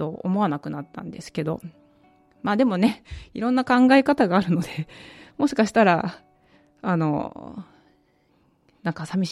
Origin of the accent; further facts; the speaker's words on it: Okayama, Japan; 私は岡山県、岡山育ちでずっと岡山にいます。私の親は九州出身で鹿児島と宮崎なんですが、